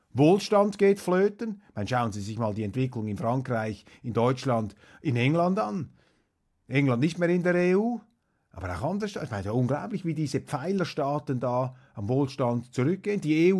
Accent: Switzerland; ich bin Schweizer, ich habe eine andere Sicht.

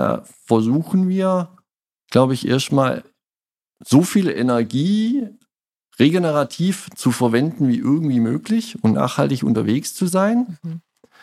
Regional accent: Baden-Württemberg, Germany; ich selber bin Schwabe

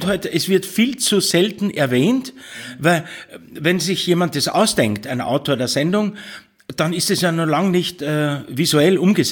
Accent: Vienna, Austria; Bin ein Wiener

